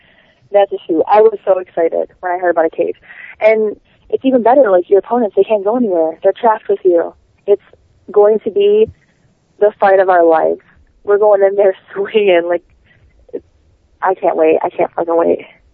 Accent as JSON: {"language": "English", "town": "Detroit", "region": "Michigan", "country": "United States", "said": "The Midwest is not just Ohio. I'm from Detroit. I do not live in Ohio, no, so I don't know anything about any farms, okay?"}